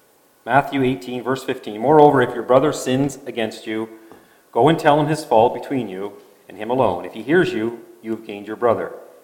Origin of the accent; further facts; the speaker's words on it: Nova Scotia, Canada; Now, I grew up in Nova Scotia, as many know, and we went to a small gospel hall. And we were really linked with a lot of other small assemblies in rural Nova Scotia.